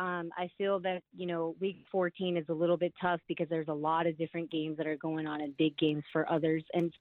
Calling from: Simi Valley, California, United States; I'm calling from Simi Valley, California.

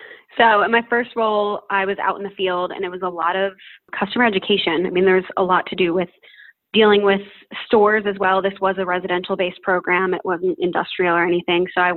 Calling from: Utrecht, Netherlands; I am 27 years old, and I'm calling today from Utrecht, which is in the Netherlands.

